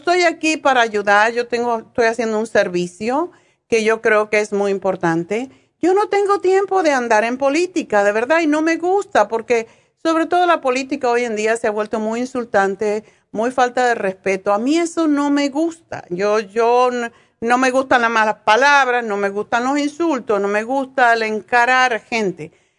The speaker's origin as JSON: {"language": "Spanish", "country": "Spain", "moved": "yes", "lives_now": "United States", "said": "cuando vine de España"}